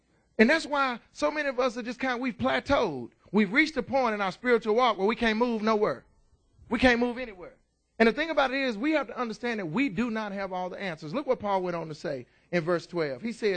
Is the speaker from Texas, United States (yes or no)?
yes; Roxton, Texas, United States; And I'm from Roxton. I don't know nobody.